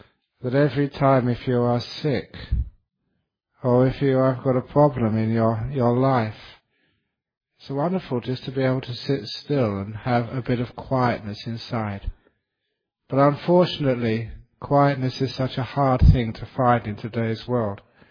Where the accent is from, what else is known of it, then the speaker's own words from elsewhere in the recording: London, United Kingdom; as a kid growing up in London, which was a very, very noisy city.